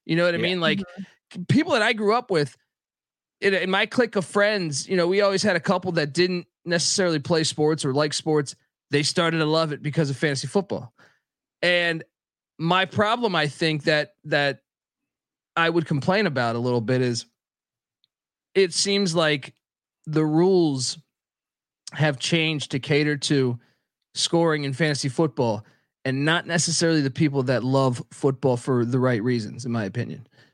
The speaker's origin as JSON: {"language": "English", "town": "Washington", "region": "District of Columbia", "country": "United States", "tie": "born or raised there", "said": "I grew up in Washington, D.C."}